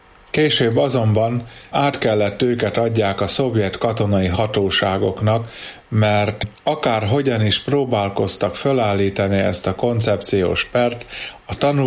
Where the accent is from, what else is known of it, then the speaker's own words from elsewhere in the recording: Jászboldogháza, Jász-Nagykun-Szolnok, Hungary; Közigazgatásilag a Jászberényhegy tartozó Boldogházán születtem. Berényből vonattal jártak ki a ferencesek misézni hozzánk.